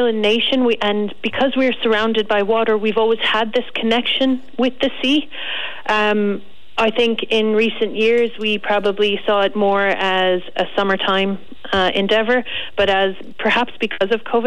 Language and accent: English; Canada; I guess I grew up in Canada, and so swimming in the lakes there as a child was the norm.